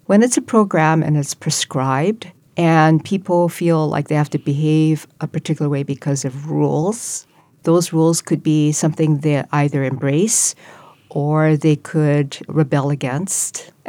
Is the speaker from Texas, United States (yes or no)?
no; Hawaii, United States; Growing up in Hawaii, this is a place, the island mentality essentially, right, is that we may be of many peoples